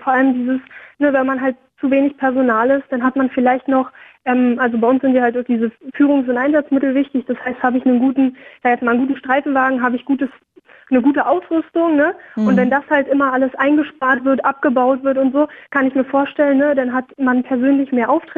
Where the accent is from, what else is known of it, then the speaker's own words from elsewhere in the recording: Berlin, Germany; Ich komme halt aus Berlin, ja schon gesagt